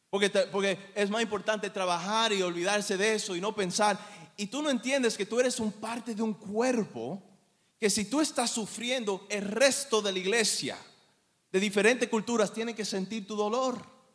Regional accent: New Jersey, United States; also born or lived in Dominican Republic; Yo nací en Nueva Jersey y pasé mis primeros 10 años aquí en Estados Unidos. Después, a los 10 años, Dios me dio la oportunidad de vivir en la República Dominicana por 6 años.

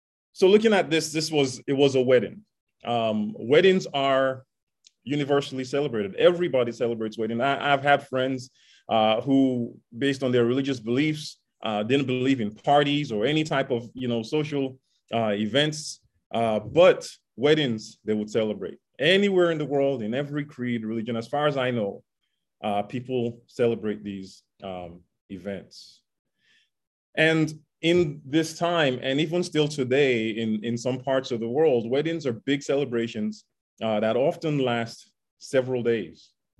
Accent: Nigeria; for those who don't know, I grew up in Nigeria.

